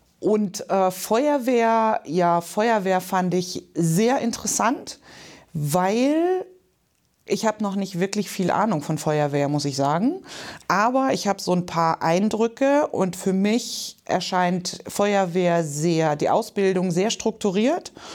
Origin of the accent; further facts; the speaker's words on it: Baden-Württemberg, Germany; Ich komme ganz ursprünglich aus Baden-Württemberg, das ist aber auch eigentlich schon gar nicht mehr wahr. Und bin gemeldet in Suhrendorf an der Eckernförder Bucht und sage bewusst gemeldet, weil in Wirklichkeit lebe ich in meinem